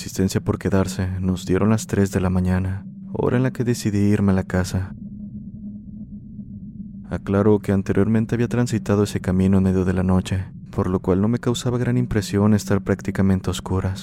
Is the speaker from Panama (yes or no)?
yes; Panama City, Panamá, Panama; en mi país se celebran 3 días de carnavales, en los cuales las personas tienden a viajar al interior del país